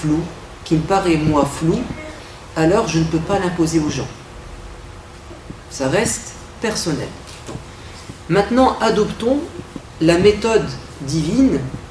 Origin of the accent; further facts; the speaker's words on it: France; en tant que Français, ça prouve que nous avons un attachement à notre pays, à notre histoire